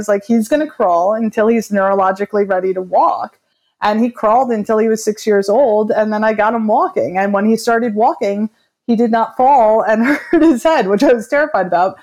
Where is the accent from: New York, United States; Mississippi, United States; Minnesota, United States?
New York, United States; Brooklyn; I mean, I'm from Brooklyn. I grew up on pizza and bagels.